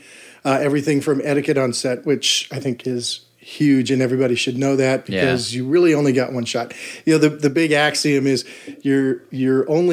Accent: Colorado, United States; And I was from, I'm from Colorado.

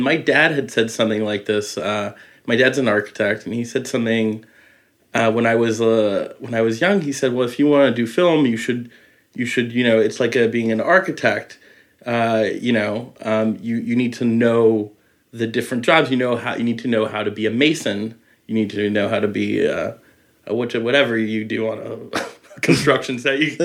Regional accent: France; I grew up in France, where we had a lot of plays in theater.

